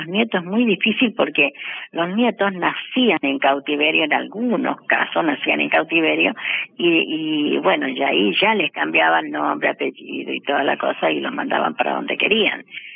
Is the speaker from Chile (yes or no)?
yes; Chile; now in Argentina; yo soy chilena